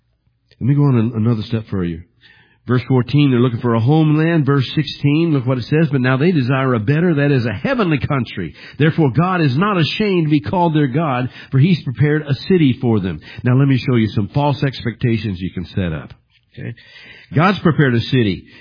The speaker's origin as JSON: {"language": "English", "region": "Arkansas", "country": "United States", "tie": "born or raised there", "also_born_or_lived": "Missouri", "said": "I was born in Arkansas. And I was raised part-time in Arkansas. But my family moved from that place in Arkansas to Independence, Missouri. And from Independence, Missouri, we moved back to Arkansas."}